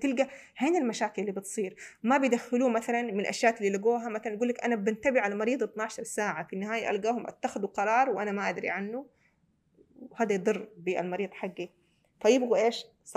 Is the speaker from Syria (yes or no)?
no; Saudi Arabia; also born or lived in Detroit; خلاص حمد كثير نفسي على أنه أنا من السعودية، أحب ديترويت كدولة عشت فيها، كمدينة عشت فيها